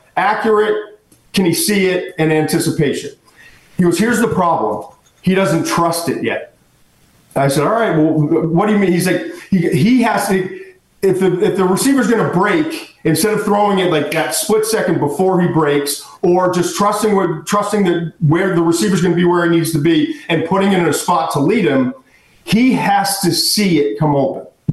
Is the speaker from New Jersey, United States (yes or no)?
no; Massachusetts, United States; I don't have an accent. My mom was from Ohio, and I grew up in Massachusetts